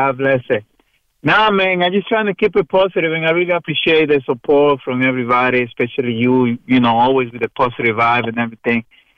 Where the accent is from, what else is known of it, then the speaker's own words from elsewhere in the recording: Corona, New York, United States; I grew up in Corona